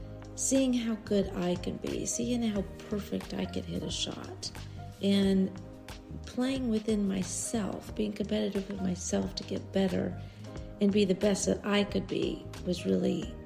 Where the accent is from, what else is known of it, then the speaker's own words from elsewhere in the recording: The Woodlands, Texas, United States; Well, I grew up in the Woodlands, Texas, which is now a big, big community, but we were the 78th family to move into the Woodlands, so it was a very, very small golf community.